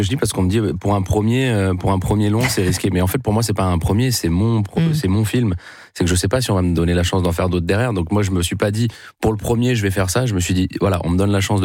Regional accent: Southern France, France; je parle comme ça. Moi, je viens du Sud.

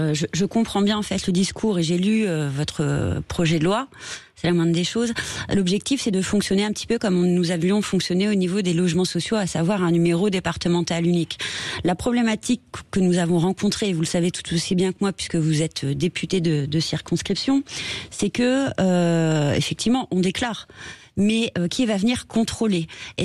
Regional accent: Brittany, France; Je vous ai dit, je suis originaire de Bretagne.

